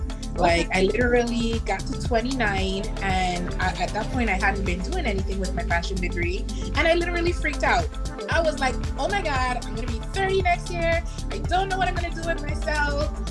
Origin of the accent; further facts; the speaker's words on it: U.S. Virgin Islands; now in Florida, United States; I am originally born and raised in the Virgin Islands here in the state of Florida.